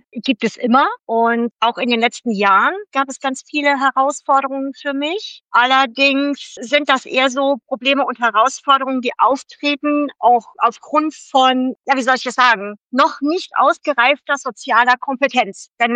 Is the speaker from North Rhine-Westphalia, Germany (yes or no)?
no; Saarland, Germany; ich bin 59 Jahre alt, ich komme aus dem Saarland